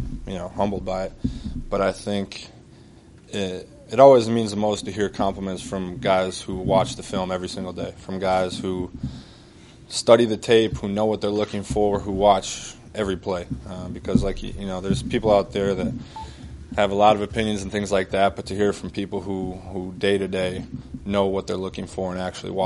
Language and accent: English; Wisconsin, United States; I grew up in Wisconsin, so I'm looking forward to this weekend's weather.